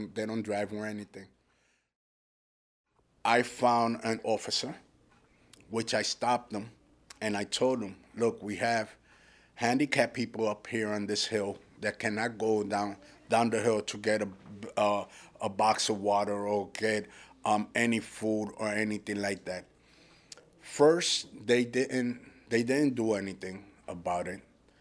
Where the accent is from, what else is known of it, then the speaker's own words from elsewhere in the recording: Toa Baja, Puerto Rico; I come from Puerto Rico, and my place of origin is Tua Baja, where the eye of the hurricane went through.